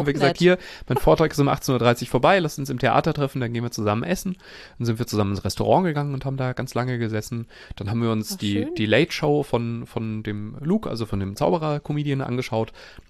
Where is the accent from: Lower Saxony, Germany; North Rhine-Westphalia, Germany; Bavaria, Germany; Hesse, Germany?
Hesse, Germany; Langen; Ich muss mal kurz meine alte Heimatstadt Langen rügen.